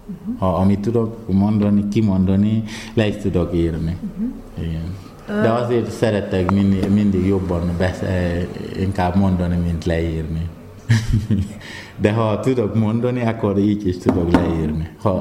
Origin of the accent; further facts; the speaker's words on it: Upper West, Ghana; Hungarian is a second language; now in Hungary; hát Észak-Gárnából származom, a nyugati részem